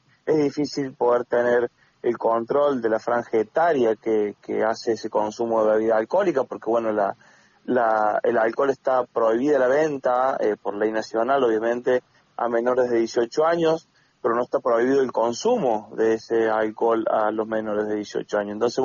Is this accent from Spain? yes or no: no; Argentina; somos argentinos